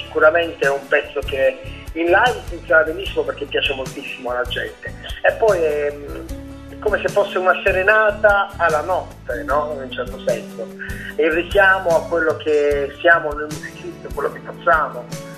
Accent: Bari, Apulia, Italy; utilizziamo spesso parole che provengono dal nostro dialetto, noi siamo pugliesi, siamo di Bari

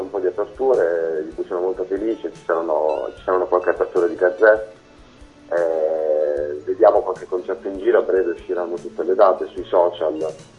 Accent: Apulia, Italy; metà qui in Puglia, sul bellissimo mare della Puglia, che è la mia terra

